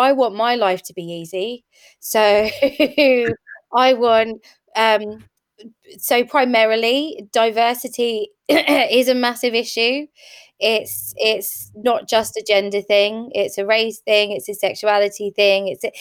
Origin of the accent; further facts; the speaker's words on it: East of England, United Kingdom; I'm from Essex, and I remember when I first started working all those years ago, I'm also blondish. I dyed my hair black, I started wearing glasses, and I tried to change my voice because I didn't want to be that blonde girl from Essex